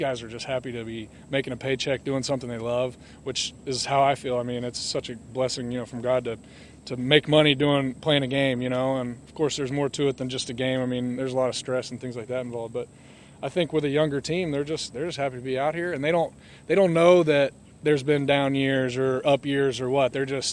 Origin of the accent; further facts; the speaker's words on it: Knoxville, Tennessee, United States; So we grew up in Knoxville, Tennessee.